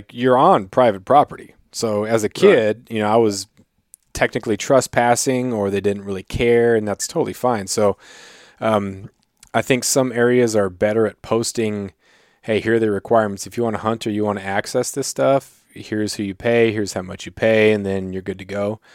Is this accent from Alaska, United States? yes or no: yes; Klawock, Alaska, United States; I remember growing up in Klawock and, you know, we would ride our bikes down to the river and we accessed the river by going through native land.